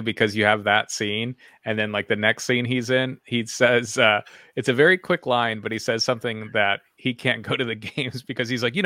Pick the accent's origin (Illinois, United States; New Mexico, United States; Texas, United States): Illinois, United States; Chicago; growing up in Chicago, like going to a Bears game.